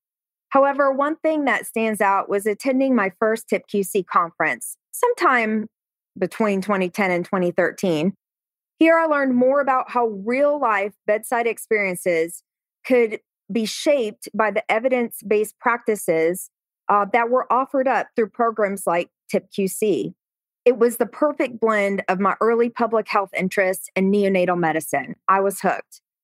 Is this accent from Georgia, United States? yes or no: yes; Marietta, Georgia, United States; now in Knoxville, United States; I'm from Marietta, Georgia, and attended the University of Georgia for undergrad. Go Dogs!